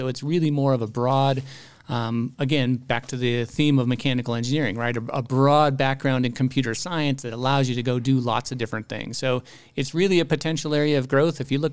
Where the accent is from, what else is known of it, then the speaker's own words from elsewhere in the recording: Colorado, United States; you know, I'm from the San Luis Valley, but there's someone here from Loveland, and we get to talk with them.